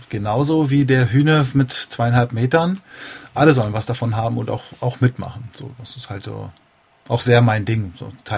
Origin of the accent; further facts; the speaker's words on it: Berlin, Germany; Ich bin ja hier in Berlin groß geworden